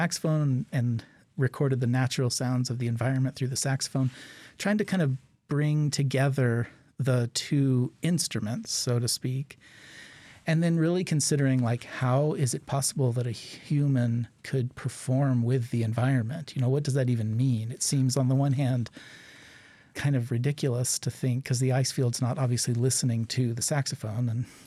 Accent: Alaska, United States; born there; Yeah, well, you know, I was born here in Alaska, and I started playing music here.

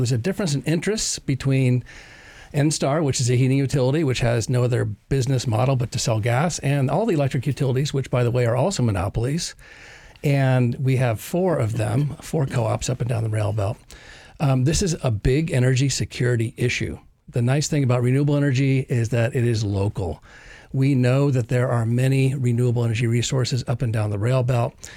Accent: Iowa, United States; My home state of Iowa is now over 55% wind.

